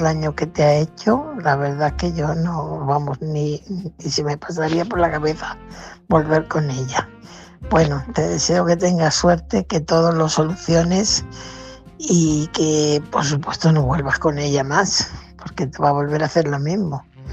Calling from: Fuenlabrada, Community of Madrid, Spain; corresponsal de Fuenlabrada.

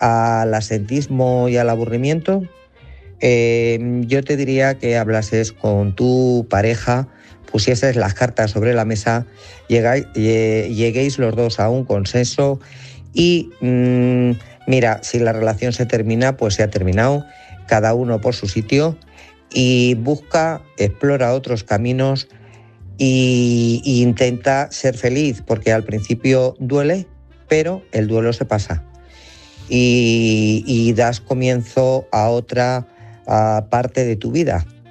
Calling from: Guadalajara, Castilla-La Mancha, Spain; de Guadalajara.

